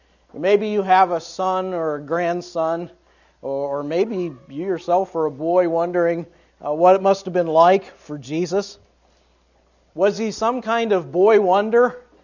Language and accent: English; Follansbee, West Virginia, United States; also born or lived in Steubenville, Ohio; So I was born in Steubenville, Ohio, and the only member of my family not born in the state of West Virginia. A fact which I don't like to this day. But I was brought up in West Virginia.